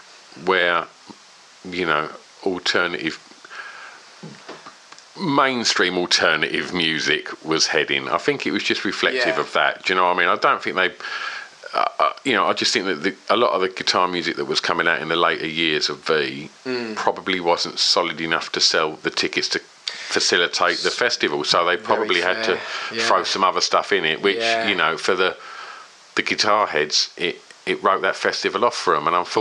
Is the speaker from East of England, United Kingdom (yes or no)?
yes; East of England, United Kingdom; I spoke about Essex and growing up in Essex